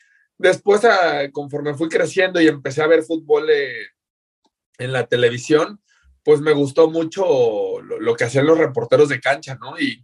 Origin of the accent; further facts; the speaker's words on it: Guadalajara, Jalisco, Mexico; yo soy de Guadalajara